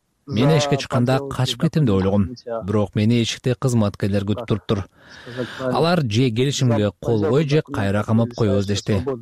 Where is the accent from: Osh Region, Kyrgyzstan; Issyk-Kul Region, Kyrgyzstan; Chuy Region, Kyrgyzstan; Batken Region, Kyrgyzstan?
Osh Region, Kyrgyzstan; Osh; Мен өзүм Ошто төрөлүп өскөм. 3 жашымдагы Оштогу балдар үйүнө түшкөн экенмин.